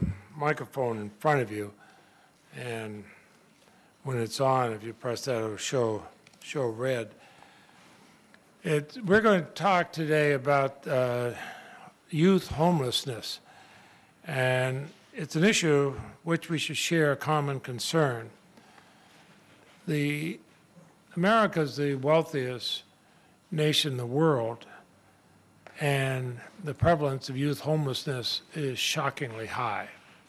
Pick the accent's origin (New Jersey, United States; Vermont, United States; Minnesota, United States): Vermont, United States; Another now works with homeless youth in my home state of Vermont.